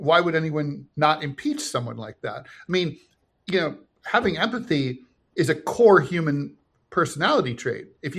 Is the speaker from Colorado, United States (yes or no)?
no; San Antonio, Texas, United States; I grew up in San Antonio.